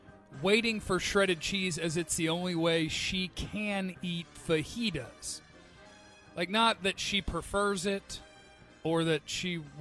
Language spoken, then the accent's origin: English; Allen, Texas, United States; It's always nice when your hometown gets its shine on, you know. From the age of 10, I was raised in Allen, Texas.